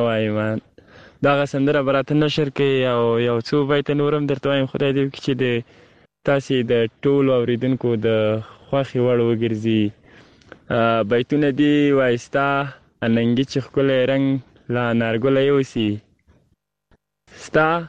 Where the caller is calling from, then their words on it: Kabul, Afghanistan; د کابل ولایت د دی سبز دولسوالینا